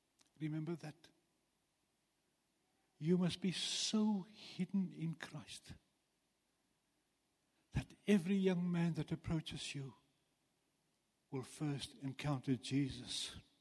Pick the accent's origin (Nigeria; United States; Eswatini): Eswatini; I grew up in Swaziland on a farm.